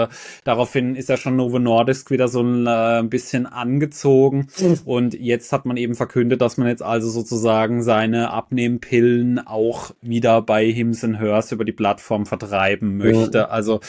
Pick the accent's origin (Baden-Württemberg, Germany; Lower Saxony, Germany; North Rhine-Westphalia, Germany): Baden-Württemberg, Germany; Wie gesagt, ich komme aus der Nähe von Freiburg.